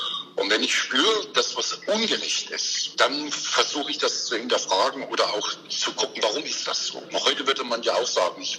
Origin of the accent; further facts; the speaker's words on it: Schweina, Thuringia, Germany; also born or lived in Kaltennordheim; Geboren bin ich 1964 in Kaltennattheim. Das ist eigentlich nicht Thüringen, das ist die Rhön, weil meine Mutter von dort herkam. Und ich bin aber da war ich ein Jahr alt, dann sind wir hier in diesen Ort gezogen, wo ich jetzt wohne, hier in Schweina.